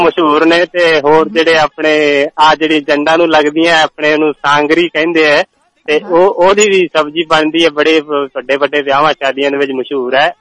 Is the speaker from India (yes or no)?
yes; Churu, Rajasthan, India; ਰਾਜਸਥਾਨ ਦੇ ਅਸੀਂ ਚੂਰੂ ਡਿਸਟ੍ਰਿਕਟ ਤੋਂ ਬਿਲੋਂਗ ਕਰਦੇ ਹਾਂ